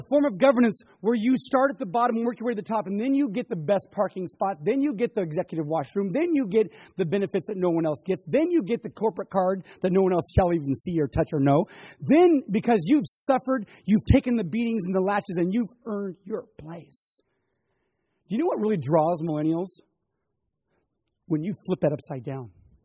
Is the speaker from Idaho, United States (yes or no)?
yes; Coeur d'Alene, Idaho, United States; I grew up in Coeur d'Alene, Idaho, right across the pass from Kellogg, Idaho